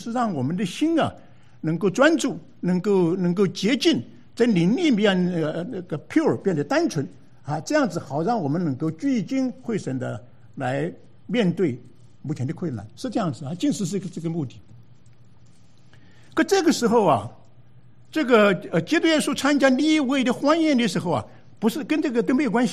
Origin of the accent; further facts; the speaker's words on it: China; now in United States; 这一点我们中国人其实做得不错，是吧？